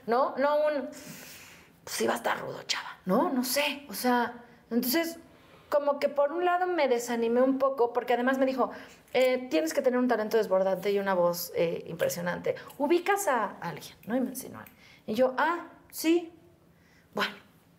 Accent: Xochimilco, Mexico City, Mexico; Y yo, de aquí, de México, de Xochimilco.

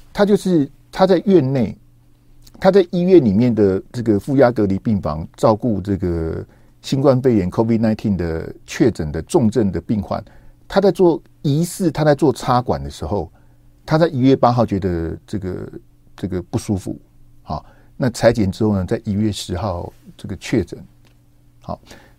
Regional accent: Taiwan; 那是不是表示我们台湾人在大陆有150到200万人？

